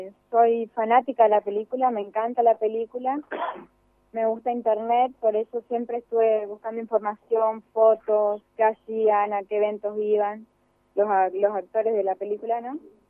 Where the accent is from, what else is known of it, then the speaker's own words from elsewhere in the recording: Posadas, Misiones, Argentina; tengo 24 años, soy acá de Posadas, siempre viví acá. Viví toda mi vida en Villa Cabello, hace unos años me mudé con mi familia a Villa Sarita.